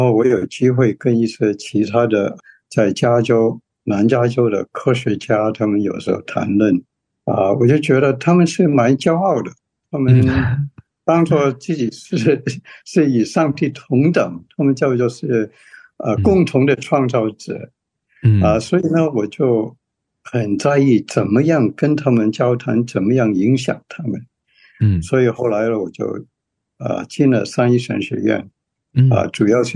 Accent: Hong Kong; now in United States; 其实我是在香港长大的。然后我来美国在普林斯顿念本科。

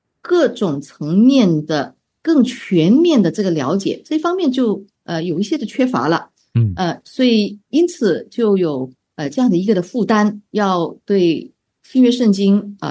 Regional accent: Singapore; 我是土生土长的新加坡人

